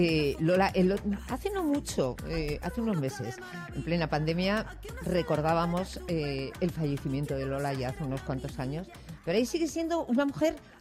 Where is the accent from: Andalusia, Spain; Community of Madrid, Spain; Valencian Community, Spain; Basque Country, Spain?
Basque Country, Spain; Bilbao; Lo tengo yo que soy de Bilbao.